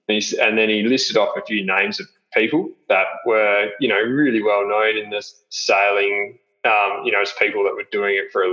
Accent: Perth, Western Australia, Australia; well, we grew up with Peter in Perth.

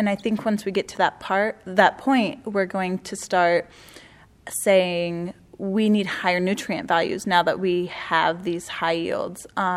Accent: Iowa, United States; I grew up in Iowa. I grew up in a very stable home, very, very stable community.

